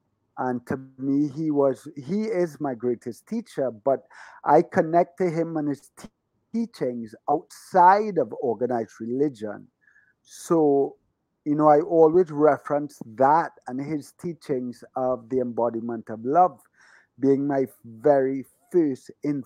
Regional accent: Trinidad & Tobago; I was born in Trinidad, and I've spent most of my life in Trinidad, other than traveling and so on. But my mom's ancestry is Irish, and my dad's family's Syrian, Middle Eastern. And I spent the majority of my life here. I went to university in Florida

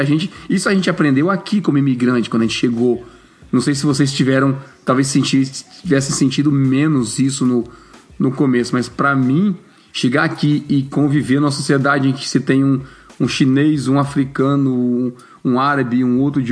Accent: Northeast Region, Brazil; porque eu vim do Nordeste lá, para nossas bandas

